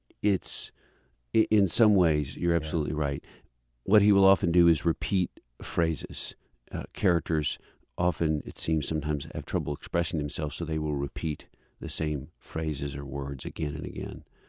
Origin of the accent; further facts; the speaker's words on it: Louisville, Kentucky, United States; moved away as an adult; also born or lived in New York / Los Angeles; I am. I grew up in Louisville. I went to St. Leonard Grade School and then St. X before I left to go away for college in New York and L.A.